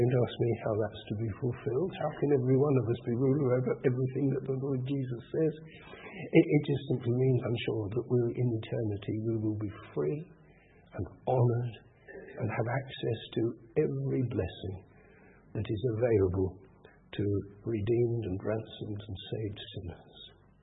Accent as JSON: {"language": "English", "country": "United Kingdom", "said": "Now here we are. We're British. We live in the 21st century."}